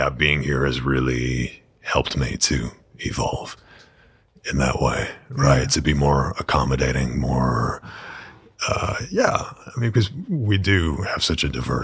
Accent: Maine, United States; I mean, I grew up in Southern Maine and I watched a lot of movies

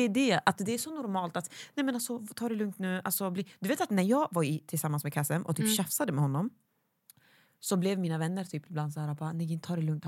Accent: Sweden; Vi är uppvuxna i Sverige.

